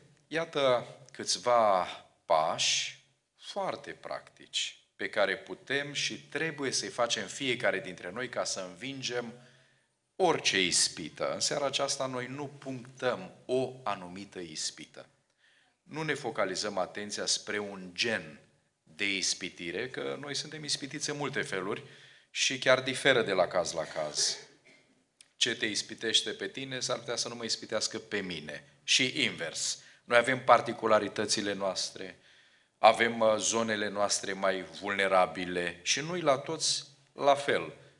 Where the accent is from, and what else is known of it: Romania; born or raised there; moved away